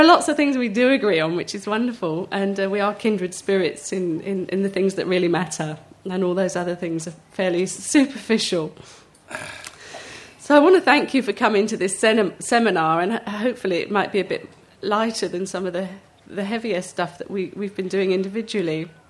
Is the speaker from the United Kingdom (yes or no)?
yes; United Kingdom; moved away as an adult; now in United States; from my perspective as a Brit who moved into that culture